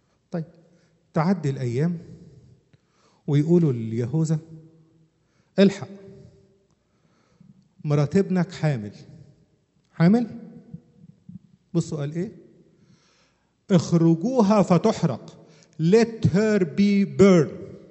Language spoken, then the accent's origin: Arabic; Upper Egypt, Egypt; وش عندنا في الصعيد بيقولوا فجر، واحدة فجرية، فقرية، معلش أنا صعيدي